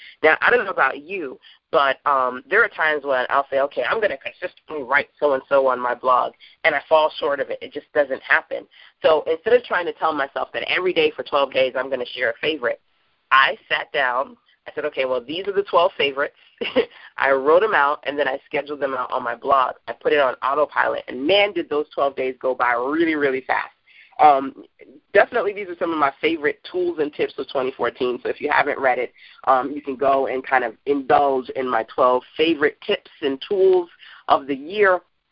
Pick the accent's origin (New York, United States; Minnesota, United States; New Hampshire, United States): New York, United States; New York City; so much fun because I am a native New Yorker.